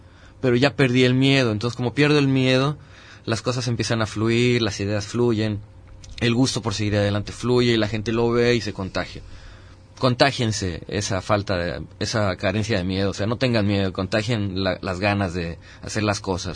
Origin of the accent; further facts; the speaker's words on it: Mexico City, Mexico; also born or lived in Playa del Carmen; now in Puerto Vallarta, Mexico; yo acá en Vallarta, yo vengo de la Ciudad de México, he vivido en Playa del Carmen, no sé, como 15 años